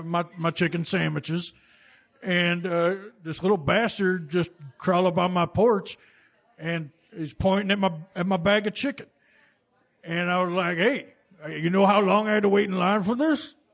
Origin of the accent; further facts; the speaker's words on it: Berwyn, Illinois, United States; I'm from Berwyn.